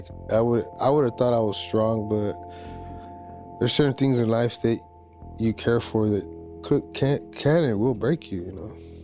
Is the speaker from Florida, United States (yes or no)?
no; Tucson, Arizona, United States; I'm from Tucson.